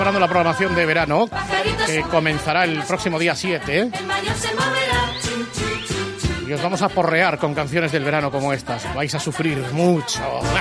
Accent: Zaragoza, Aragon, Spain; el de mi pueblo, el de Zaragoza

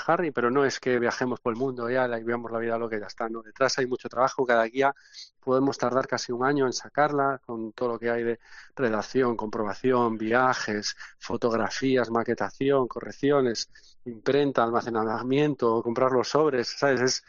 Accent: Vigo, Galicia, Spain; Yo soy gallego, ¿vale? Y entonces, en verano, en Galicia, por la zona de la, pues yo soy de Vigo

